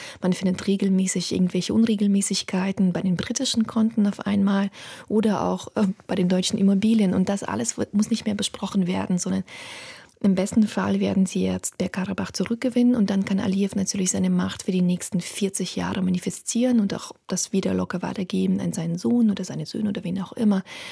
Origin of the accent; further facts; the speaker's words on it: Azerbaijan; Ich bin in Aserbaidschan geboren worden und ich bin mitten im Kaukasuskrieg aufgewachsen.